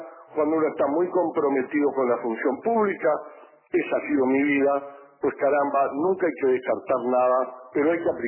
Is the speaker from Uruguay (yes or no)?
yes; Uruguay; sino como un uruguayo que le dieron una gran responsabilidad